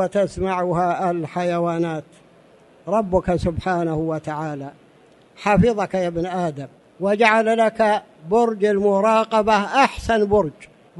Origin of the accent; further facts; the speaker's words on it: Saudi Arabia; العسل الموجود عندنا في السعودية ليس مثل الموجود في مكان آخر